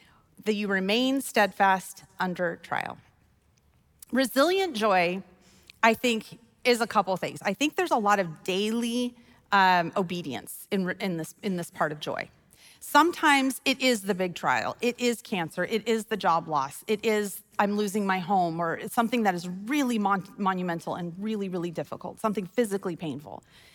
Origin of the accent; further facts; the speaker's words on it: Wyoming, United States; I'm from Wyoming and it is unbelievably windy there.